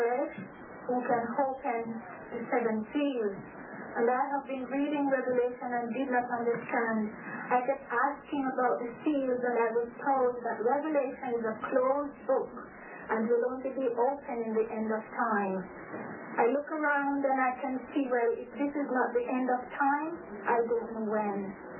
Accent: Jamaica; now in Canada; Originally, I'm from Jamaica, but I reside in Canada for a while.

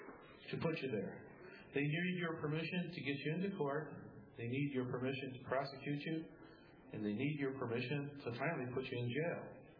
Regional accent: Chicago, Illinois, United States; I'm from Chicago.

